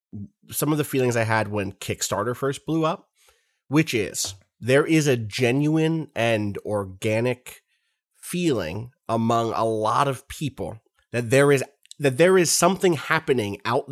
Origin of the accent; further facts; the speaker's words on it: United States; And I feel like I'm in a pretty comfortable place as an American, right?